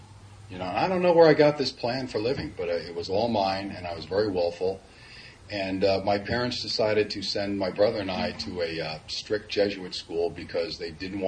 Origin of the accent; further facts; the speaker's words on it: Connecticut, United States; also born or lived in Bayonne, New Jersey; when I was 4, 5, 6, 7, back in Bayonne, New Jersey, I'm originally from Connecticut